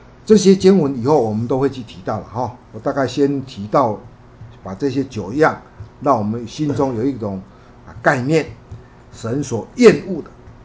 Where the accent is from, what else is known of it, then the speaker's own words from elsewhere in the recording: China; 尤其是我们中国人，我们中国人的风俗很多，像我们说的端午节啦